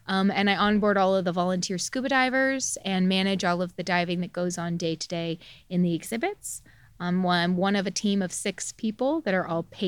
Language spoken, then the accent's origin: English; Seal Beach, California, United States; I grew up locally here. I grew up like in Seal Beach.